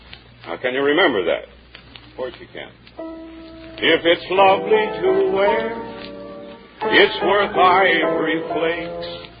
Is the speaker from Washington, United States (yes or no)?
no; Waynesboro, Pennsylvania, United States; now in Encino, United States; Yes, that's my hometown. It's, of course, I've been out of there for 20 years, and I'm the mayor of Encino, California. Now, a native son, you might say. But I was born and raised down there.